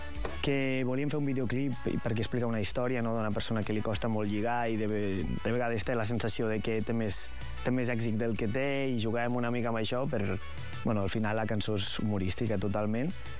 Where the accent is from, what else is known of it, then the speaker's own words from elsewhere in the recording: Lleida, Catalonia, Spain; traspassava una mica les fronteres de la nostra comarca i de Lleida, que és una mica el nostre origen. Som tots de Lleida.